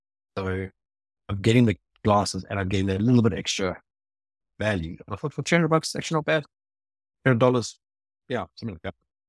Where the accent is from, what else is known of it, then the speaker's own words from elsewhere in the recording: South Africa; you would have known clearly being South African that I would be a meat eater.